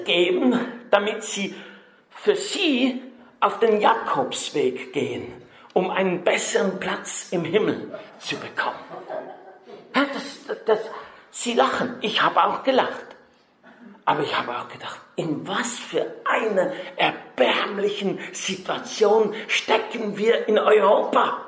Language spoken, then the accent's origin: German; Switzerland; Ich komme aus der Schweiz, habe ich gesagt.